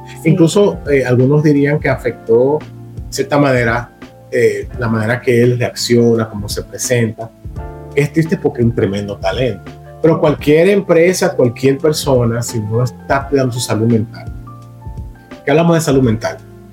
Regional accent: Dominican Republic; now in Grand Rapids, United States; Incluso en mi país, en República Dominicana

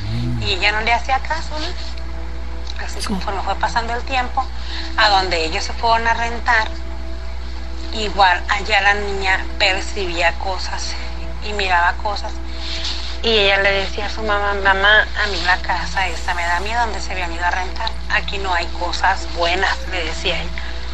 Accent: Sinaloa, Mexico; Yo soy de Sinaloa.

